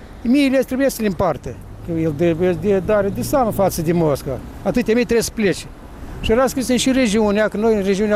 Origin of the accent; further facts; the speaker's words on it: Siberia, Russia; Eu am fost dus în Siberia și acolo am crescut în Siberia